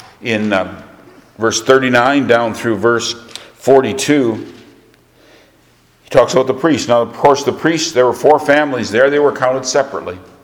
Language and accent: English; Vicksburg, Michigan, United States; You know, my wife and I are both born in southern Michigan. I was born in the Franklin Community Hospital in Vicksburg, Michigan. The hospital was actually a converted house with a wing on the back of it. It wasn't too much. I was raised in one home.